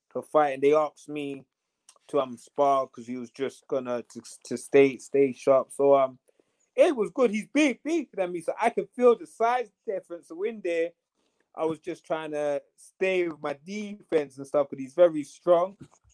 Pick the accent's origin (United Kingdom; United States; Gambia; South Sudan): United Kingdom; England; I come from England and I went over there.